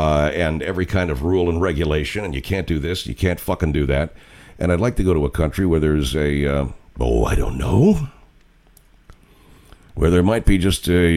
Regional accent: California, United States; because I come from California, and a lot of people from California vacation in Hawaii.

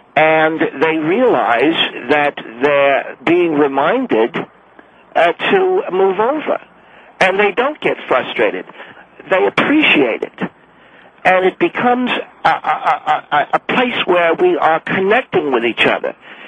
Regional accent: Houston, Texas, United States; and I grew up in Houston, Texas. When I started doing it, it grew out of Houston.

